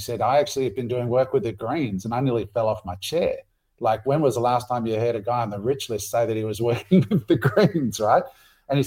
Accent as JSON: {"language": "English", "country": "Australia", "tie": "born or raised there", "said": "I grew up in Australia, sang the national anthem every week at school, you know."}